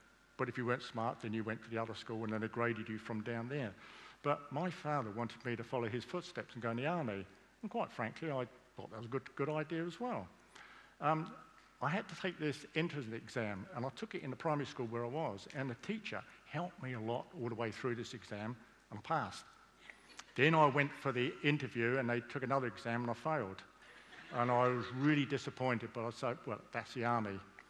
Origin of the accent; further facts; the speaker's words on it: Birmingham, West Midlands, United Kingdom; born there; also born or lived in Leicester / Blackpool / Germany; I was born in Birmingham, we moved to a camp in there, and then we moved to Leicester in England.